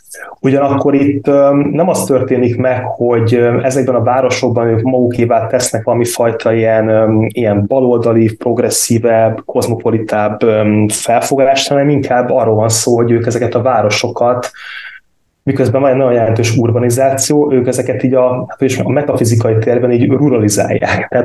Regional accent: Hungary; Igen, ugye ez magyarként egy nagyon fura helyzet.

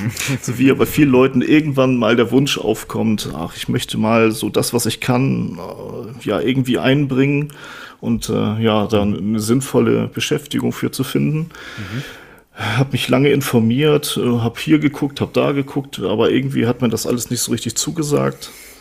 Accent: Northern Germany, Germany; born there; Ich komme eigentlich gebürtig aus Norddeutschland, bin aber jetzt schon seit einigen Jahren im Rheinland ansässig, beruflich mehrfach umgezogen.

